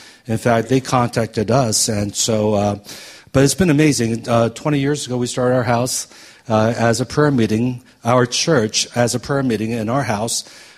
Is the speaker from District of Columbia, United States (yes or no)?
yes; Washington, D.C., District of Columbia, United States; I grew up on the East Coast in the Washington, D.C. area.